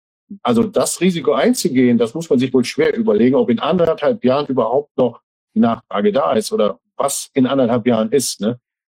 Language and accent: German; North Rhine-Westphalia, Germany; Ich komme ja hier aus der Braunkohleregion, ne? Also hier hinten sind die Tagebau Hambach und so weiter, Hambacher Forst kennt ihr alle.